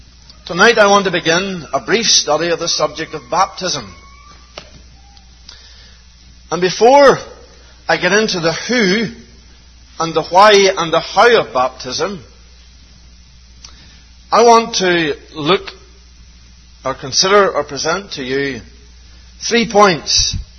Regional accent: Northern Ireland, United Kingdom; As a child growing up in Northern Ireland, I moved from a country area. There were six houses in the country that I... It was literally a field with six houses in it.

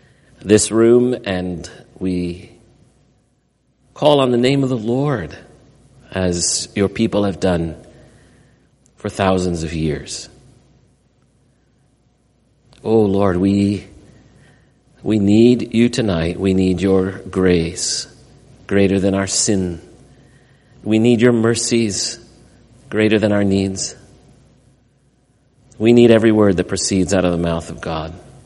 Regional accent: Iowa City, Iowa, United States; One thing Ryan didn't say about me is that I grew up in Iowa. One of the wonderful things about growing up in Iowa had nothing to do with cornfields and hog farms, but was because we lived in Iowa City, Iowa, a university town like Tyler.

